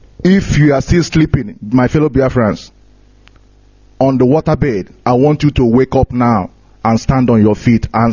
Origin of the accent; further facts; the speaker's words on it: Isiakunise, Anambra, Nigeria; I'm from Isiakunise, Anambra State.